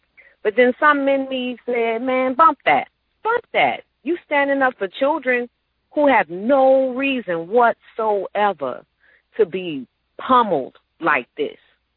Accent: New Orleans, Louisiana, United States; It could be because I'm from New Orleans and my ancestors really lived through me in that way.

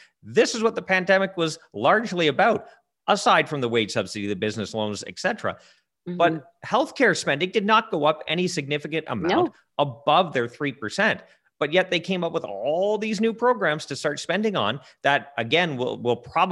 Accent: Ontario, Canada; You're from Manitoba. I'm from Ontario. My province isn't bursting with cash right now.

